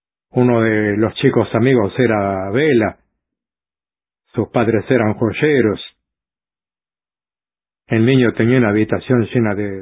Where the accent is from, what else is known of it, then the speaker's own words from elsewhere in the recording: Málaga, Andalusia, Spain; Yo prácticamente viví toda mi niñez en Caposta, la capital de Málaga. Papá era sastre, mamá costurera, tenían un pequeño negocio